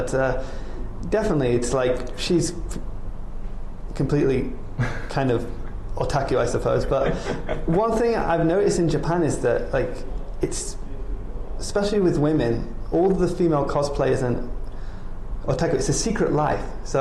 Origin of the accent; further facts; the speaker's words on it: England, United Kingdom; also born or lived in Australia; And we used to live in Australia, and in Australia, and I'm from England